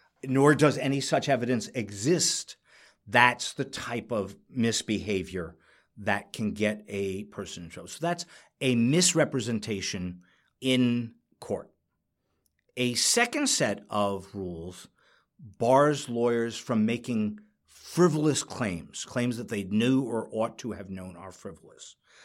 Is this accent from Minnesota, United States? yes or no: no; New York, United States; I'm a New Yorker and you're wrong.